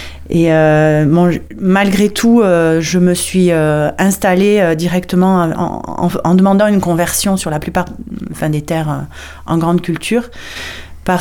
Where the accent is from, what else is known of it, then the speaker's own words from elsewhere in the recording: Mont-de-Marsan, Nouvelle-Aquitaine, France; je suis originaire de Mont-de-Marsan, donc je suis née à Mont-de-Marsan, originaire d'une famille de 4 enfants, dont je suis la dernière.